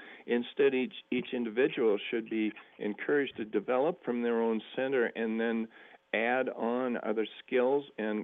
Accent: New England, United States; Well, you know, I grew up in New England, and the weather's nasty there

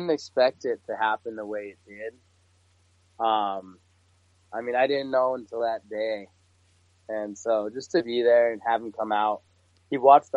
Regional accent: Kelso, Montana, United States; also born or lived in Boston; So I was born in Boston, but I was raised in Kelso, Montana my whole life.

